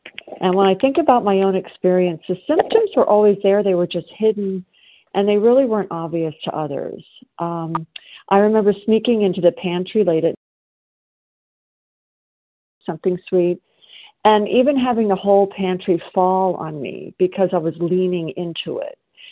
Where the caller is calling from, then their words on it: South Carolina, United States; I am a grateful recovered compulsive overeater, and I'm calling from South Carolina.